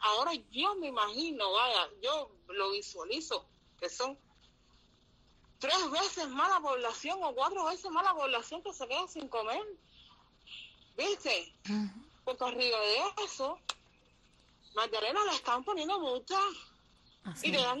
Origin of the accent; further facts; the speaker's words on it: Cuba; y como todo cubano